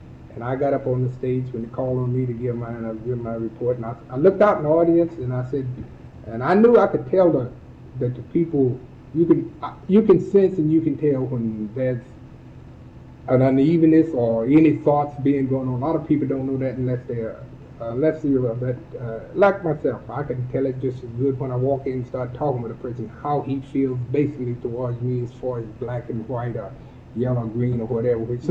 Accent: Kodiak, Alaska, United States; I told them who I was, I was the president from Kodiak, Alaska

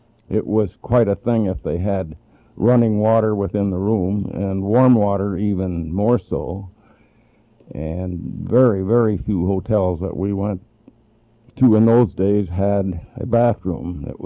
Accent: Wilmont, Minnesota, United States; born there; Yeah, well, I was born in Minnesota, a little town called Wilmont.

